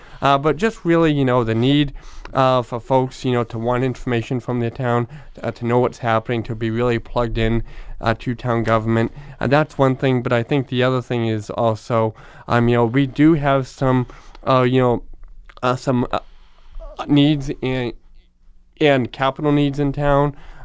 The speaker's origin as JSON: {"language": "English", "town": "Rockland", "country": "United States", "tie": "born or raised there", "said": "You know, I grew up there. Like, I went through the Rockland schools. I mean, it's my hometown."}